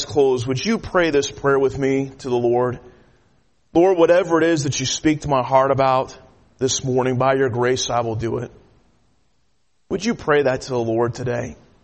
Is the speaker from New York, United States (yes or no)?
no; California, United States; also born or lived in Kansas; I'm a big baseball fan, and I grew up in California, but I was actually born in Kansas, and my grandpa was a big Kansas City Royals fan